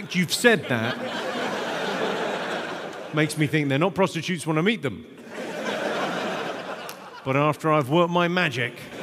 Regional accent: United Kingdom; I'm a fucking British man in his 50s. Why would I like fucking dancing? I quite like, I'm Irish as well, so the Irish dancing is a pitiful fucking thing.

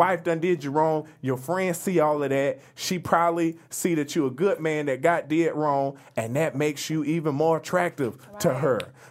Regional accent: Sanford, Florida, United States; No, listen, I'm not from Birmingham. I'm from Bo Key. I'm from Sanford, Florida.

